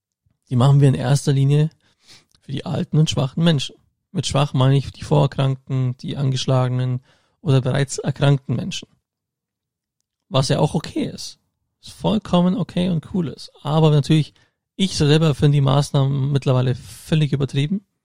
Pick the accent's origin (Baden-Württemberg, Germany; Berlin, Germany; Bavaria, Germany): Bavaria, Germany; Augsburg; born or raised there